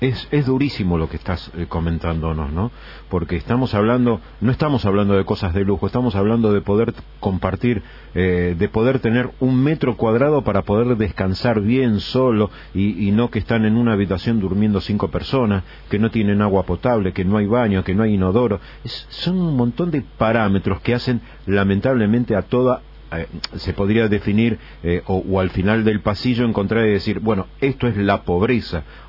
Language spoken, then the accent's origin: Spanish; Argentina; es feo como argentino